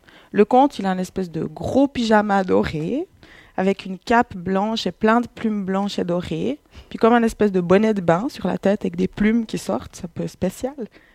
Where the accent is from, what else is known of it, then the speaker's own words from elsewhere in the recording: Estavayer, Fribourg, Switzerland; born there; je suis née à Estavayer, comme la plupart d'entre vous.